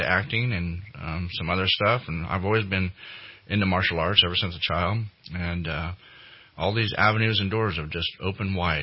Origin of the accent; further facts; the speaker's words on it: California, United States; I was born and raised here in Shasta County.